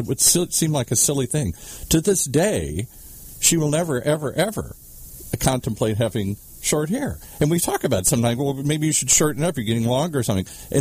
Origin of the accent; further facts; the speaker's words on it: Midwest, United States; in the Midwest where my dad had terrible pain.